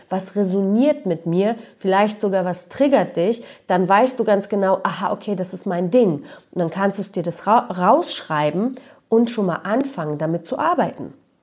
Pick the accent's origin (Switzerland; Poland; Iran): Poland; born there; ich bin ja in Polen geboren